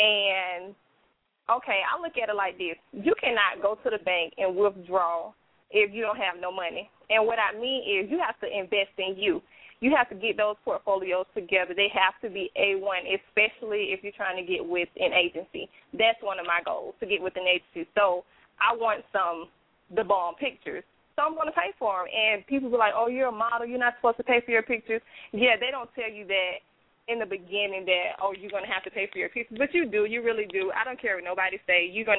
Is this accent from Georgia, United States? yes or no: no; South Bay, Florida, United States; Well, I am from South Bay, Florida.